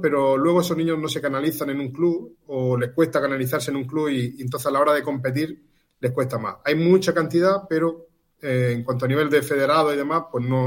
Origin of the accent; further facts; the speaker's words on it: Almería, Andalusia, Spain; now in Roquetas de Mar, Spain; yo cuando vine aquí a Roquete, yo soy de Almería, y vine en el año 91 y había 40.000 habitantes.